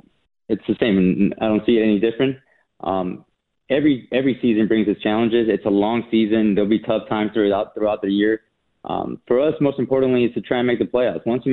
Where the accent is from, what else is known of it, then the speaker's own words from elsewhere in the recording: Los Angeles, California, United States; I had the luck of being drafted by my hometown team, which was the LA Galaxy